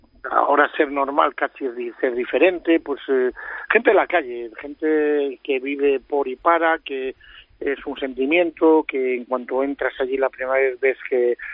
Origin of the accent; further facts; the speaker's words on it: Valladolid, Castile and León, Spain; yo soy pucelano y blanquivioleta, ya sabes, soy de Valladolid a muerte